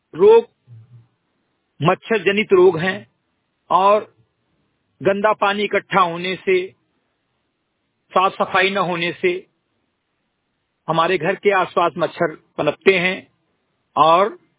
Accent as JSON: {"language": "Hindi", "town": "Simrigadhi", "region": "Uttar Pradesh", "country": "India", "tie": "born or raised there", "said": "ग्राम सभा सिमरीगढ़ी विकासखंड मेंदवा जनपद बहराइच का मूल निवासी हूं"}